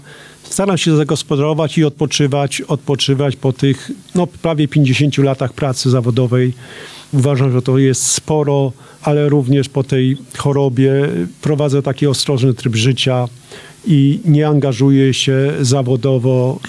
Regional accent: Jelenia Góra, Lower Silesian Voivodeship, Poland; Jelenia Góra jest takim moją małą ojczyzną i dlatego zawsze z sentymentem będę się wypowiadał o Jeleniej Górze.

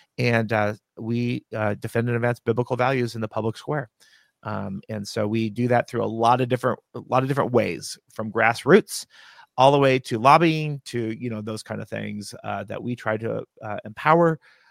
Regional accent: Yakima, Washington, United States; And I was raised in Yakima, so since 74. My family's been here, actually, since the Great Depression, so in the state of Washington.

